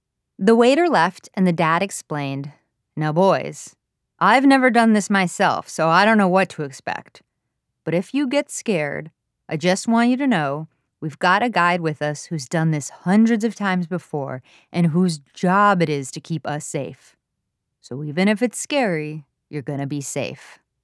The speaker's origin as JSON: {"language": "English", "region": "California", "country": "United States", "said": "And as a Californian, I would say they gave off good vibes."}